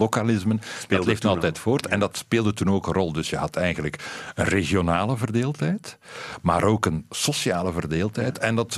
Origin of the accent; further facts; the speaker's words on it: Ghent, Flanders, Belgium; Ik ben van Gent.